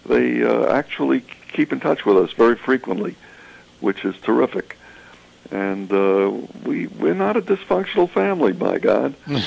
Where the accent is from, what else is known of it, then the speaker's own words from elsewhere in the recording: Brooklyn, New York, United States; born there; but I'm a New Yorker. I was born in Brooklyn, and I think I'm a dyed-in-the-wool New Yorker.